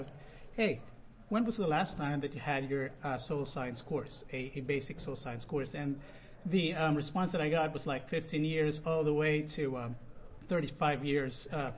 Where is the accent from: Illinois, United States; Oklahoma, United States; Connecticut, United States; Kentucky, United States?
Oklahoma, United States; I'm from Oklahoma, and in Oklahoma we have a lot of these problem soils, acid soils, and of course salt-affected soils